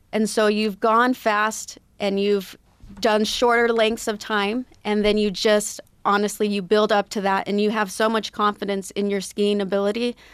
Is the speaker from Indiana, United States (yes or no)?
no; Skaneateles, New York, United States; also born or lived in Utah; I grew up partly in Utah, partly in Skaneateles, mm-hmm, New York.